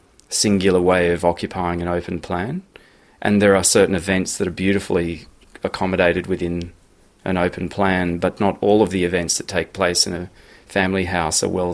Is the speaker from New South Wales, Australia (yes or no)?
no; Queensland, Australia; So growing up in Queensland